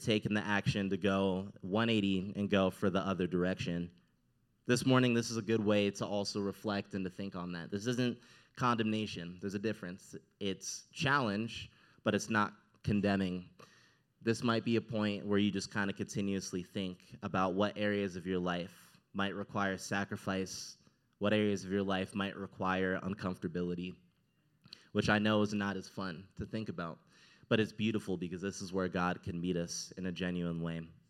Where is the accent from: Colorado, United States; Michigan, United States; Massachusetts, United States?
Colorado, United States; Highlands Ranch; I grew up in Highland Ranch. My brother, sister-in-law, they also know Highland Ranch real well.